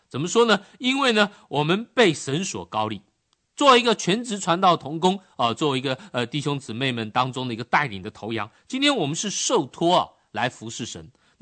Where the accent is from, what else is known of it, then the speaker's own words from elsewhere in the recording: China; 这种争论呢，我们中国人讲这就大逆不道了嘛